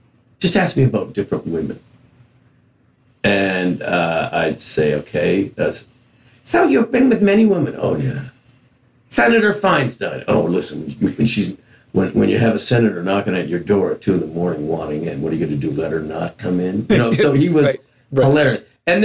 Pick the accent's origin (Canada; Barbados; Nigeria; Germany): Canada; Hamilton, Ontario; growing up in Hamilton, Ontario, Canada, and yes, watching television in the United States